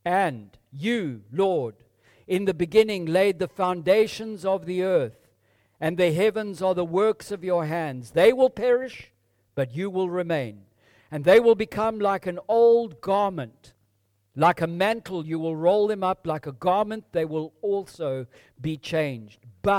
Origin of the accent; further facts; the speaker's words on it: Zimbabwe; I know that to be true of the people I grew up in Zimbabwe.